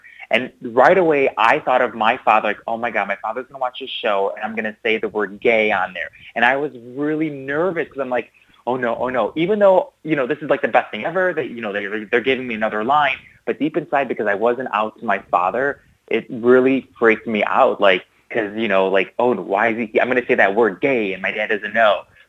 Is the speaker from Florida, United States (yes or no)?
no; Chicago, Illinois, United States; because growing up in Chicago, I would go to the taping twice a year